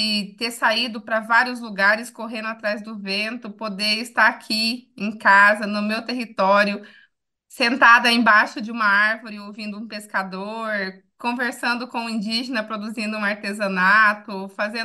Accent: Mato Grosso do Sul, Brazil; Mato Grosso do Sul é um estado de colonização relativamente recente, né?

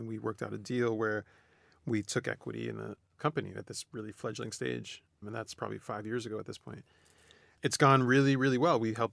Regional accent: Queens, New York, United States; Now, I'm from Queens, New York. I don't know Richmond at all.

